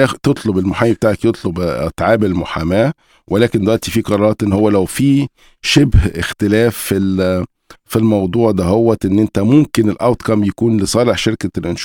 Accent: Egypt; احنا كتو نار على الفيسبوك كمصريين

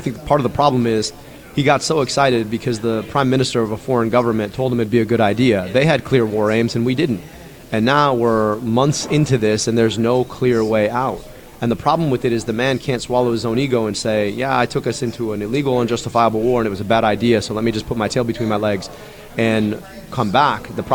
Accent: Michigan, United States; I could go 15 minutes from where I grew up and travel the same distance into the city of Detroit or city of Pontiac.

